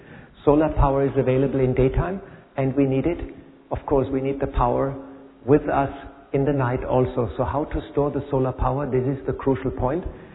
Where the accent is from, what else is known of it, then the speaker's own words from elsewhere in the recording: Germany; moved away as an adult; I came 30 years from Germany. Like, in Germany, everything is very straightforward